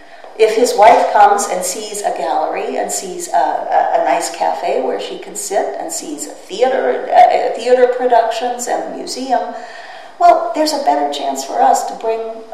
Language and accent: English; Pittsburgh, Pennsylvania, United States; I grew up in Pittsburgh, and both my parents were artists.